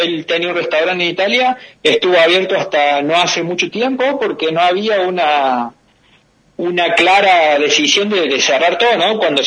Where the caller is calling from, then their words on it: Lloret de Mar, Catalonia, Spain; Bueno, yo estoy en España. Mi pueblo se llama Lloret de Mar, que pertenece a la provincia de Cataluña. Estoy a 70 kilómetros más o menos de Barcelona